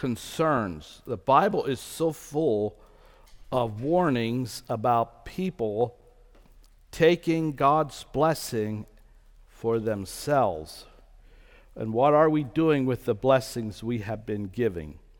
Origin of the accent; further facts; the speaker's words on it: Pennsylvania, United States; So before I came to Ohio from Lancaster County, Pennsylvania, now I know how to get here.